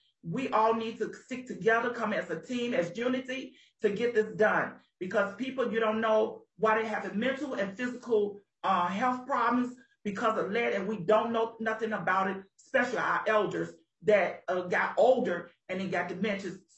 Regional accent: Chicago, Illinois, United States; now in Duluth, United States; And I am from Chicago, Illinois. And like I said, I just moved here in 2004.

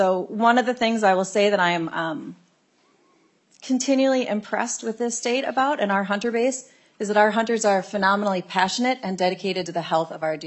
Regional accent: Minnesota, United States; so I'm extremely proud when I travel around, go to different conferences, and be able to say that I'm from Minnesota because we care here.

